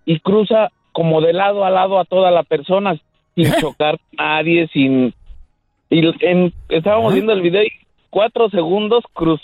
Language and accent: Spanish; Mexico City, Mexico; Bueno, nosotros, yo soy de la Ciudad de México.